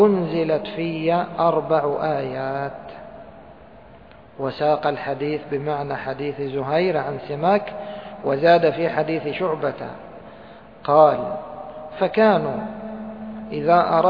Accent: Egypt; ممكن تكون مثل البلاصة عندنا في مصر.

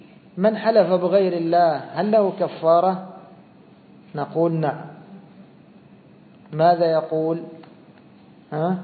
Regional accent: Egypt; خاصة مثلا عندنا في مصر دوما يقولون: إيش؟ ها؟ والنبي والنبي والنبي كذا

